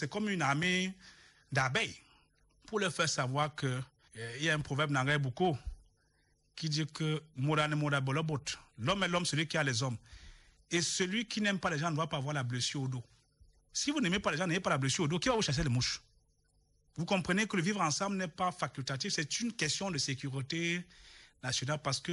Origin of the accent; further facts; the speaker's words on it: Cameroon; je souris parce que je suis l'enfant du Cameroun.